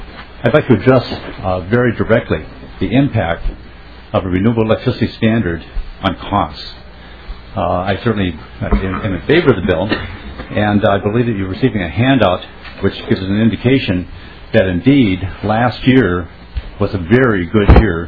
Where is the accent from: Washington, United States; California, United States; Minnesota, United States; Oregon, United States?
Minnesota, United States; I am from Minnesota.